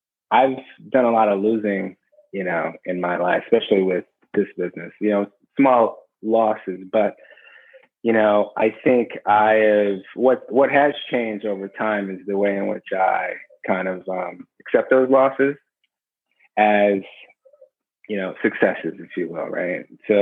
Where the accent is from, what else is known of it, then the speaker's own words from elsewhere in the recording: South Carolina, United States; You know, I grew up in the Deep South in South Carolina. I was privileged enough to go to a private school where I was one of very few African Americans.